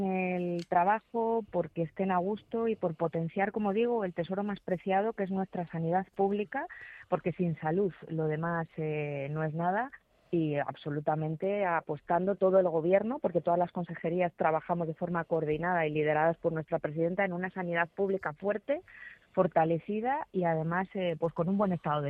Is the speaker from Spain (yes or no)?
yes; Community of Madrid, Spain; Pues yo estoy orgullosa como madrileña, como profesional sanitario